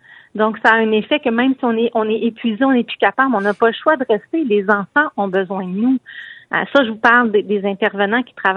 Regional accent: Quebec, Canada; en tant que maman, en tant que Québécoise

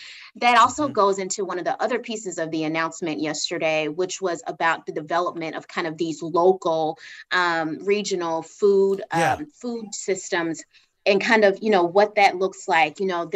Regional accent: Village, Arkansas, United States; I tell people I'm from Village, Arkansas, which is just population, my family. And so these are things that really matter in small towns and areas like where I'm from.

